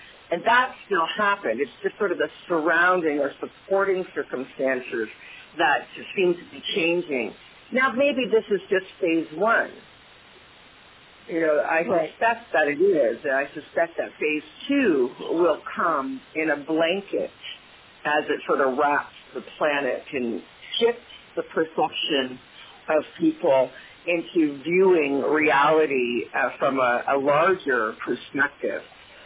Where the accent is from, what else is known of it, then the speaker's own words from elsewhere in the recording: Canada; when I grew up in Canada, The Wizard of Oz came on TV once a year. I mean, we only had back then like 3 TV stations, and one of them was in French.